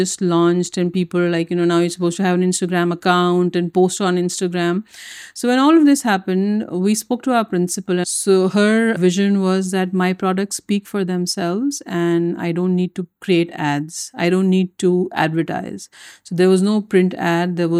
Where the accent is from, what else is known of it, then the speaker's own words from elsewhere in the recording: Jeddah, Makkah Province, Saudi Arabia; moved away as an adult; also born or lived in India; now in Dubai, United Arab Emirates; So I was born and brought up in Saudi Arabia, Jeddah to be specific. I did my schooling there. Then I went to India to do my BBA and my MBA. Then I got married and I moved to Dubai.